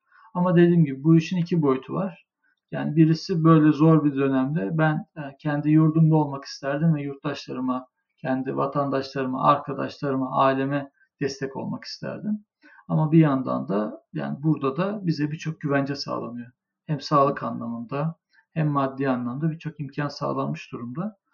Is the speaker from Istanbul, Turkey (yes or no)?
no; Ankara, Turkey; Şimdi Ankaralıyız mesela.